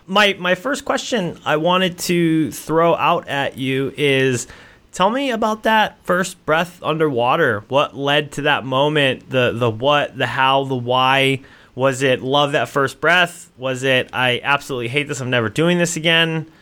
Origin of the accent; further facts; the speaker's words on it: Texas, United States; I'm from the States, so my family lives in Texas.